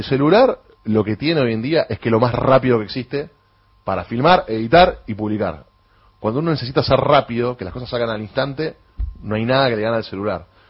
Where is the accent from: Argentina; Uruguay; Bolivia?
Argentina; tenemos que estar agradecidos como argentinos que lo maneje también